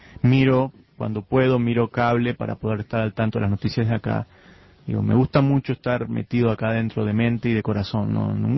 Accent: Colonia del Sacramento, Colonia, Uruguay; moved away as an adult; now in United States; Sí, de la ciudad. Ciudad de Colonia, sí.

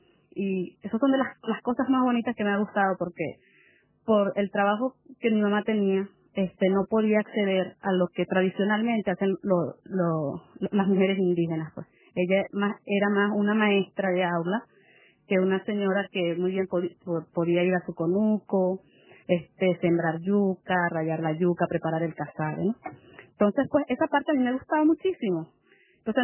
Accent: Ciudad Bolívar, Bolívar, Venezuela; born there; la primera etapa, que fue donde yo realmente nací, fue en Ciudad Bolívar, que es la capital del estado Bolívar.

